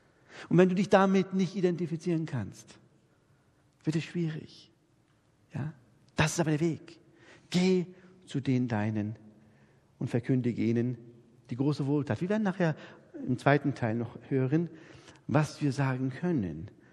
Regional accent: Northern Germany, Germany; also born or lived in Bavaria; ich bin ja eigentlich ein Türke, der eigentlich in Norddeutschland als Preuße aufgewachsen ist, ein preußischer Türke, der in Bayern gelebt hat, in der Schweiz arbeitet.

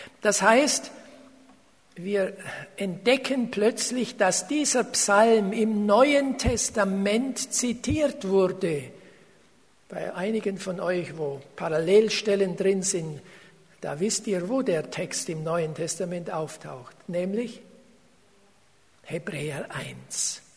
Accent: Baden-Württemberg, Germany; Ich stamme aus dem Schwabenland.

